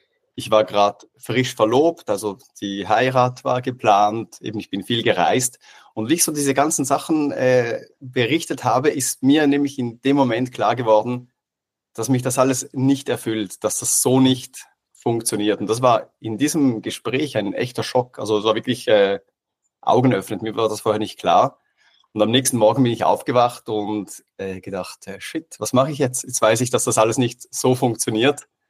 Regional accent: Switzerland; moved away as an adult; now in Vienna, Austria; ich bin ursprünglich aus der Schweiz

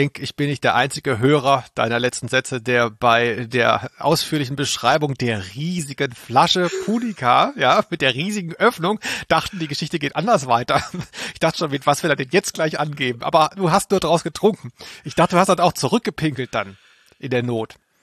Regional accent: Baden-Württemberg, Germany; für mich als Schwabe

